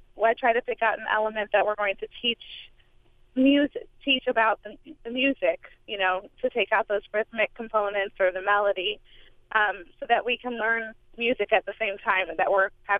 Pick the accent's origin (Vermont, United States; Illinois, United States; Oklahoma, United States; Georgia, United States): Illinois, United States; Champaign; I grew up in the Champaign schools